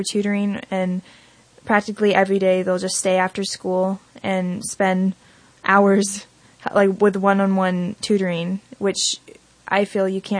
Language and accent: English; Laytonville, California, United States; also born or lived in Branscombe; growing up in Laytonville and Branscombe, you kind of have more than one family.